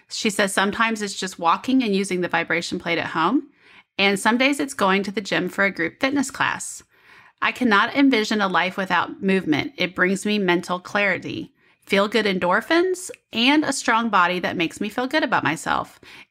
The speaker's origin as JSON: {"language": "English", "town": "Kansas City", "region": "Kansas", "country": "United States", "said": "Because I'm from Kansas City, but I'm on the Kansas side."}